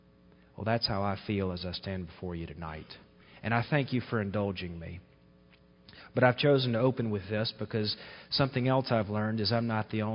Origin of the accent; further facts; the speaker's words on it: the South, United States; And if there's one thing growing up in the South, as a boy playing football, there's one thing you can't be, is weak.